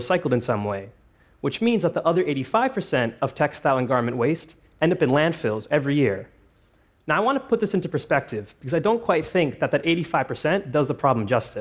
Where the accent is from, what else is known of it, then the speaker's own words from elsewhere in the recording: Toronto, Ontario, Canada; my hometown of Toronto